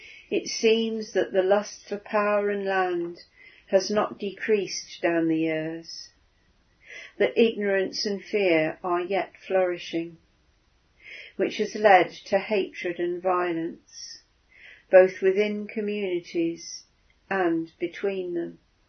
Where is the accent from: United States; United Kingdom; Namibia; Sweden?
United Kingdom; Northampton, East Midlands; My hometown of Northampton has two war memorials